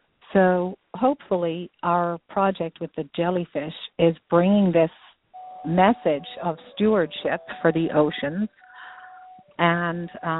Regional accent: Dublin, Leinster, Ireland; now in San Diego, United States; I'm from Dublin, Ireland. I now live in San Diego, California.

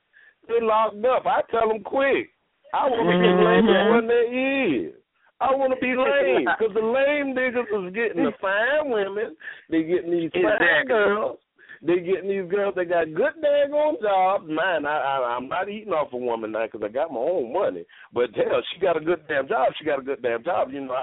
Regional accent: Savannah, Georgia, United States; I'm from Savannah, Georgia.

